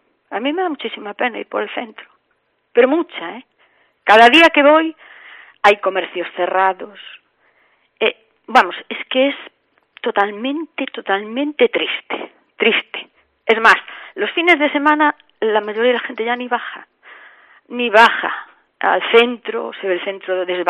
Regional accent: Ferrol, Galicia, Spain; yo nací en Ferrol, me crié en Ferrol y sigo en Ferrol.

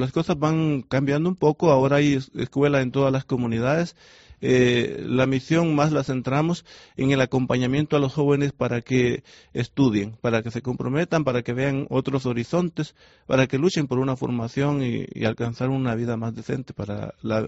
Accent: Nicaragua; Mi pueblo ha sufrido una cantidad de desastres naturales que le han llevado a tener mucha situación de pobreza y de luchas, también guerras, desastres políticos, muchas veces.

